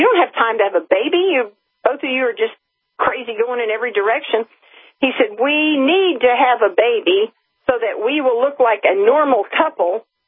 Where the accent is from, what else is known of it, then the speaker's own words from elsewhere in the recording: Hot Springs, Arkansas, United States; I mean, you got to remember, we grew up in Hot Springs. Our families were friends for years.